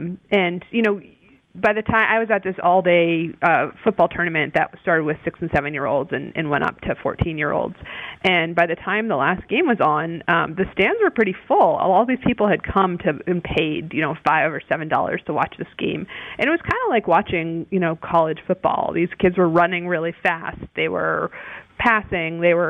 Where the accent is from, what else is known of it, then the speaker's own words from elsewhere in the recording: Boston, Massachusetts, United States; I'm from Boston.